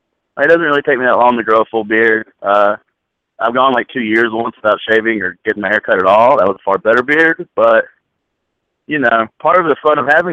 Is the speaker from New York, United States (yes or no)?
no; Charlotte, North Carolina, United States; I'm from Charlotte, North Carolina, brother. I'm from the East Coast. And we love it.